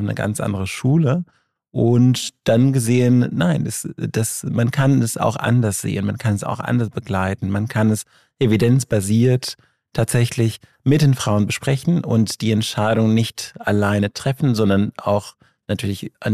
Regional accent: Portugal; moved away as an adult; now in France; Genau, also ich komme ursprünglich aus Portugal, habe aber meine Weiterbildung für Frauenheilkunde und Geburtshilfe hier in Deutschland gemacht. Und nach dem Facharzt bin ich nach Frankreich gezogen, familienbedingt.

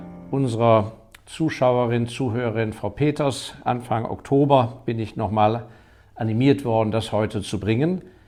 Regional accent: Hong Kong; Ich hatte das große Glück, dass ich in meiner Jugend ja in Hongkong aufgewachsen bin, weil mein Vater da auf Posten war.

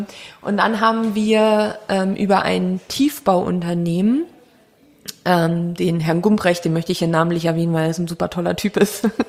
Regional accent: Brandenburg, Germany; now in Nuremberg, Germany; also ich weiß, wir sind hier in Franken, bin aus Brandenburg, ich darf Bayern sagen, Spaß

